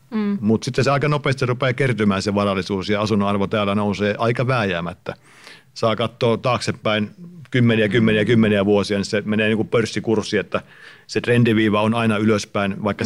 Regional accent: Central Finland, Finland; mä olen Keski-Suomesta kotoisin

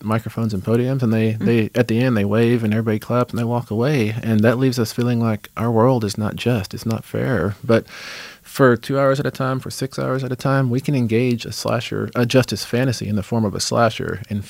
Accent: Texas, United States; I'm not out of Montana. I'm from West Texas

